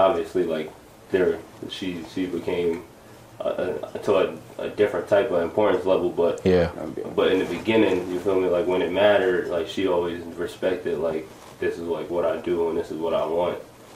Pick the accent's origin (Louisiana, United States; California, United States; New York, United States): New York, United States; Albany; also born or lived in Pennsylvania; I was born at St. Peter's Hospital right here in Albany, and then I lived here, like, in different places in Albany, Washington Ave, Quail. So I grew up from kindergarten through third grade.